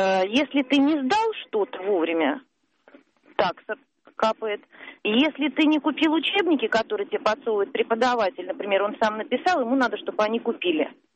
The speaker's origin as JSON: {"language": "Russian", "region": "Saint Petersburg", "country": "Russia", "said": "я из Петербурга."}